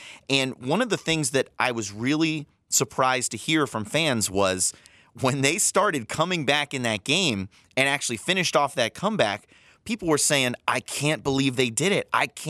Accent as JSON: {"language": "English", "town": "San Francisco", "region": "California", "country": "United States", "tie": "born or raised there", "said": "I'm from San Francisco."}